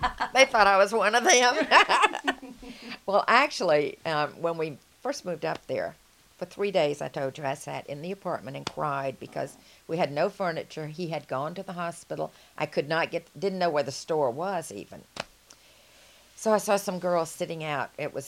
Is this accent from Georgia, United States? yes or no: yes; Atlanta, Georgia, United States; accent: Southern; well, they wanted to know all about the South. Now, Jimmy Carter had not been president at the time, so my accent was really as strange to them as theirs was to me.